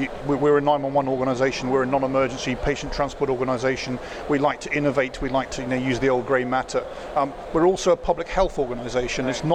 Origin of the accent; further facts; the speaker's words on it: United Kingdom; I'm the British judge in this reality show, as always.